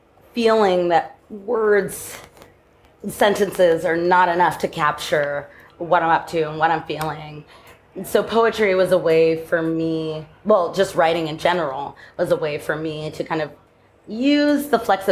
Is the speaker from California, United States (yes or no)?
yes; California, United States; also born or lived in New York; I grew up in California.